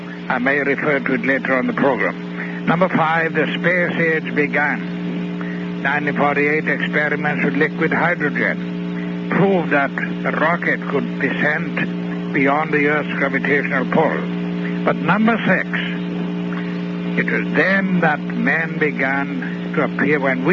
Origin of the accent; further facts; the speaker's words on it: Wales, United Kingdom; also born or lived in London / California; now in United States; As you heard, I was born and raised in the land of Wales, and then moved to London, and finally to California.